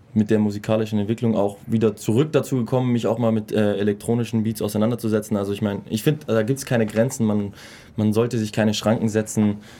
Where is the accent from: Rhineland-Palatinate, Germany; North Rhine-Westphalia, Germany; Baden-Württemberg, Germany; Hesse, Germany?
Baden-Württemberg, Germany; Ulm; Ich bin gebürtiger Ulmer, aufgewachsen in Wiblingen